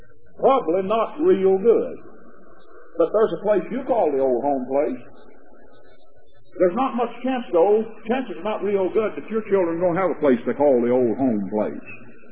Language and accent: English; Pleasant Grove, Texas, United States; I was from Pleasant Grove, and I knew who I was representing, the Pleasant Grove community